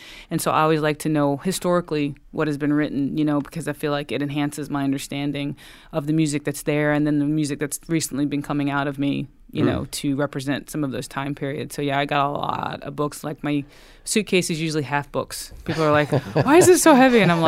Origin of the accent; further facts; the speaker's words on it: North Carolina, United States; I grew up in the Piedmont, North Carolina, and I was surrounded by bluegrass music